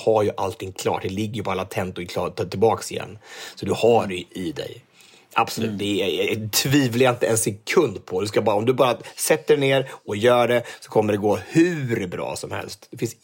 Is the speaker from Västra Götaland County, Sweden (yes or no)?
no; Örebro, Örebro County, Sweden; Och så häftigt att få göra hemma i Örebro, ändå i den region jag kommer ifrån.